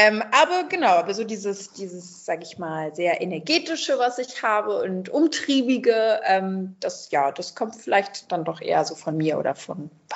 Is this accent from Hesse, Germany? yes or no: no; Berlin, Germany; Ich bin in Berlin groß geworden.